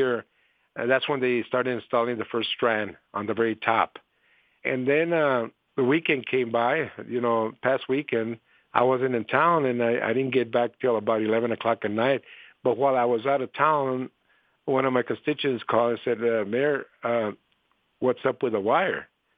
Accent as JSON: {"language": "English", "town": "Nogales", "region": "Arizona", "country": "United States", "tie": "born or raised there", "said": "I was born and raised here in Nogales. This is my city."}